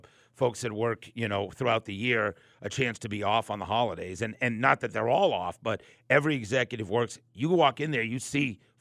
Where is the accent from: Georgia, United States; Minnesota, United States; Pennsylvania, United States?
Georgia, United States; Atlanta; I do want to talk about a great Thanksgiving tradition that proves that Atlanta not only is my hometown, but Atlanta's what I'm made of, right?